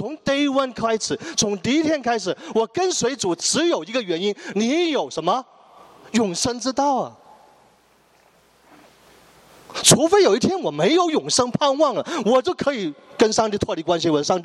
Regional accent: northern China, China; 因为我是北方人

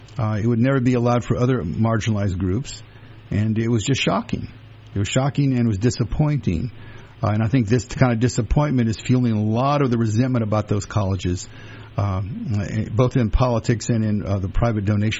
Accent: Louisiana, United States; I grew up in the South, and we were always very fearful of the Klan. Now, in my part of Louisiana, there was no Klan

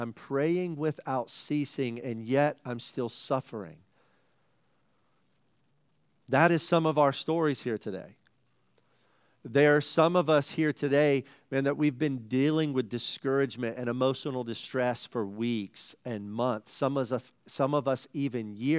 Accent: South Carolina, United States; Like, growing up in South Carolina, you just had one league.

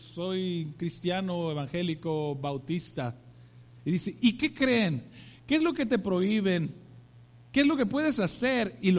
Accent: Navojoa, Sonora, Mexico; yo crecí en una familia creyente, en la primera iglesia bautista allá en Navojoa, Sonora, y he crecido en mi iglesia todo el tiempo

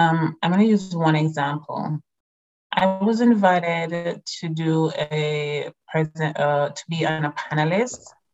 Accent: Jamaica; particularly because I'm from the Caribbean.

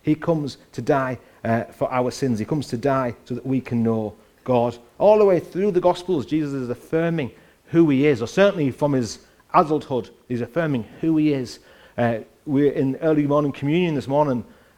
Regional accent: Woolton, North West England, United Kingdom; he can do no wrong because he's from my hometown. And, you know, these two amazing women winning gold medals and BAFTAs from Woolton.

